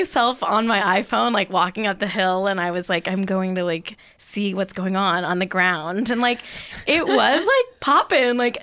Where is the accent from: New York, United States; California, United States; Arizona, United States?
California, United States; Manhattan Beach; So there's this house in my hometown of Manhattan Beach, California, where I grew up.